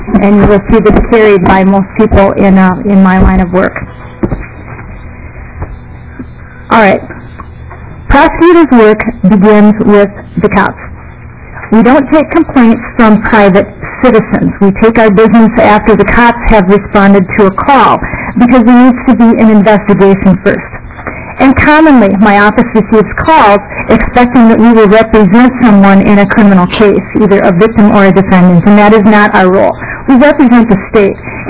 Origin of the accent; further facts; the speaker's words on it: Blooming Prairie, Minnesota, United States; We have a high school teacher in my hometown of Blooming Prairie